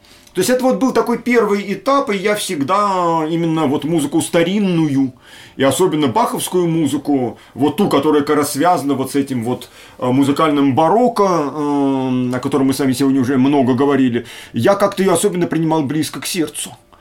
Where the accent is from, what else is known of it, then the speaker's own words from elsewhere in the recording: Voronezh, Voronezh Oblast, Russia; born there; Я родился в Воронеже